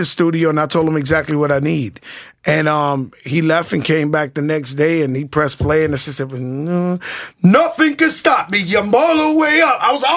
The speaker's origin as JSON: {"language": "English", "town": "Bronx", "region": "New York", "country": "United States", "said": "And, of course, we're cheating because we're from the Bronx."}